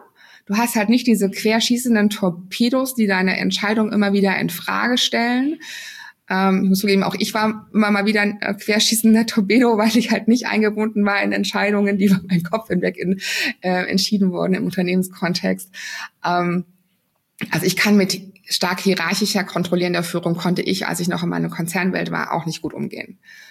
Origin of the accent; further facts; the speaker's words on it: Germany; Und da können wir als Deutsche, glaube ich, noch mal ein bisschen lernen, da mehr ins Vertrauen zu kommen.